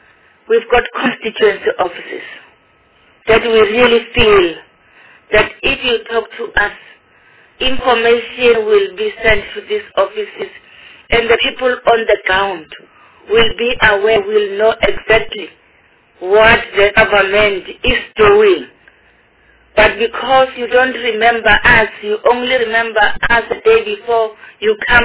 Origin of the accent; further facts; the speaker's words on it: Mpumalanga, South Africa; I'm from Mpumalanga. My constituency is Hazyview, the rural area.